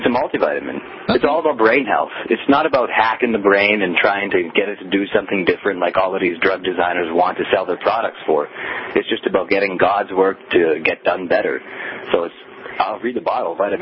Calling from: Toronto, Ontario, Canada; I'm calling from Toronto, Canada, unfortunately.

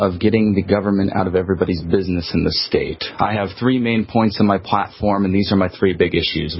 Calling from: Ohio, United States; I'm calling from Ohio.

